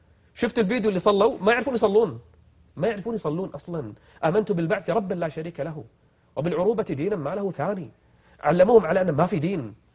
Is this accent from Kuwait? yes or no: yes; Kuwait; من أفضل الوزارات عندنا في الكويت واللي تعمل بإخلاص